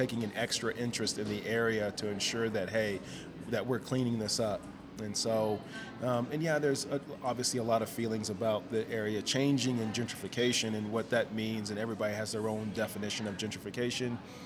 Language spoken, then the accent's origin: English; Virginia, United States; now in Denver, United States; Yeah, so I'm from Virginia. I mean, my dad was in the Air Force, so we moved around a lot. I think we spent most of our time in Virginia.